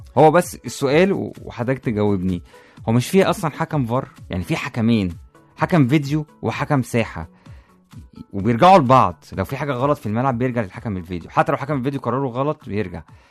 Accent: Egypt; يعني الخطوط عندنا في مصر غريبة شوية

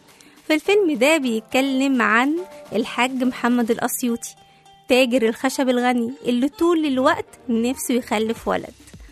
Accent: Egypt; وخاصة في الصعيد والأرياف عندنا في مصر

